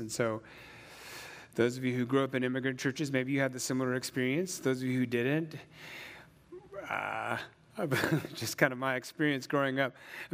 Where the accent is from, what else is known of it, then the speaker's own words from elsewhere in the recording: Flint, Michigan, United States; I grew up in Flint, Michigan. I don't know if you guys are familiar. I grew up near Flint, Michigan.